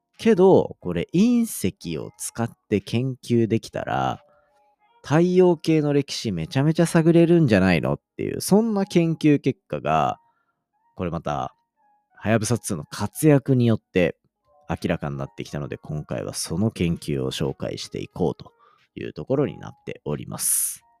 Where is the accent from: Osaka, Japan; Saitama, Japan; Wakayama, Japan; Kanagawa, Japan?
Kanagawa, Japan; Kawasaki; まあ僕は転勤族だったからなんか地元川崎とか言ったけど、その前に違うとこ住んでたりもしたし、その後違うとこ転校したりもしたしっていうんですけど、まあ川崎にいた頃に